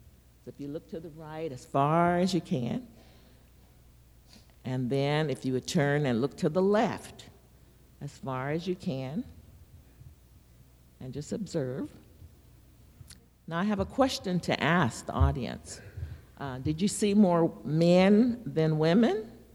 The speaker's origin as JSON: {"language": "English", "town": "Stockton", "region": "California", "country": "United States", "tie": "born or raised there", "lives_now": "Sacramento, United States", "said": "I was raised in Stockton. Down the road. Moved up here to Sacramento when my oldest daughter, after she came to Sac State, my husband and I moved up here."}